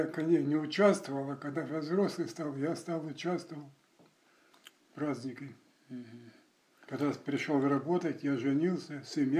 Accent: Ukraine; born there; На Украине.

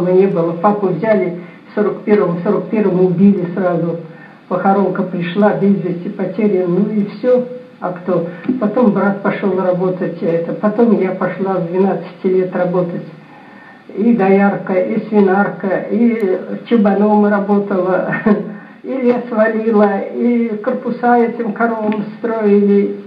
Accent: Ustil, Zabaykalsky Krai, Russia; moved away as an adult; Родилась я в Забайкалье, там село, наверное, было Устиля. Устиля.

